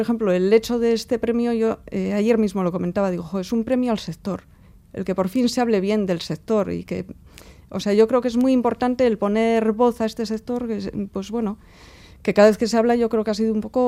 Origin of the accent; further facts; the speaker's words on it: Zaramillo, Basque Country, Spain; born there; yo soy nacida en Zaramillo, al lado de una cantera.